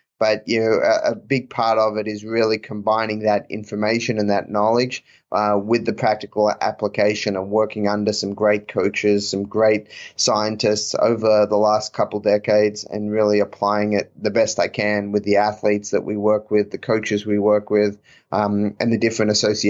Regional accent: Australia; moved away as an adult; now in United States; I grew up in Australia

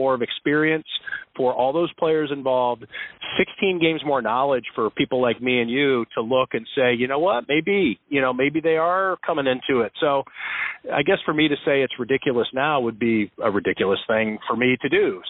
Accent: Ohio, United States; I'm from Northeast Ohio.

